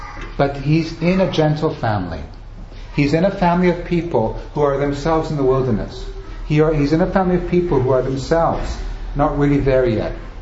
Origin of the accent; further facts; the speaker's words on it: England, United Kingdom; also born or lived in Germany / Italy; now in United States; I'm born in Germany, grew up in England, I'm an American, 10 years in Italy.